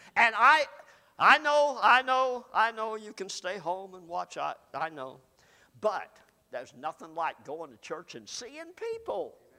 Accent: Arkansas, United States; I'm from Arkansas, so that's what we call it.

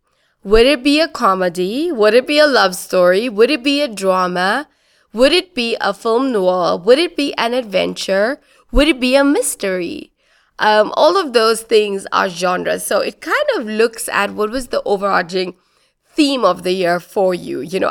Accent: India; You know, as an Indian child, loving Bollywood stories is something.

